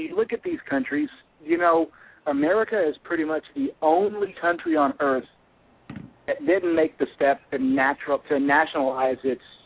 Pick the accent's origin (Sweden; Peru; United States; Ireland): United States; Louisiana; But, you know, I grew up in Louisiana